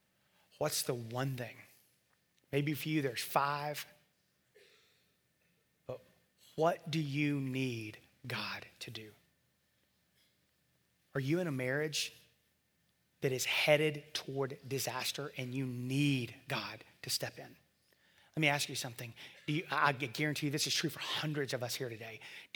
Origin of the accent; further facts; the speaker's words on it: Gwinnett, Georgia, United States; You see, I grew up in Gwinnett, and I had the same best friend my whole life since second grade.